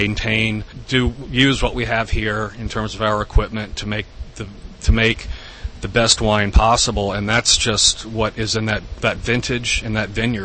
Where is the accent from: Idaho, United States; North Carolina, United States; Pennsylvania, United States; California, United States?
North Carolina, United States; Asheville; moved away